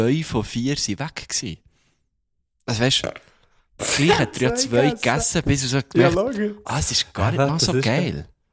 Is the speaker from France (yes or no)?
no; Bern, Switzerland; ja, von Bern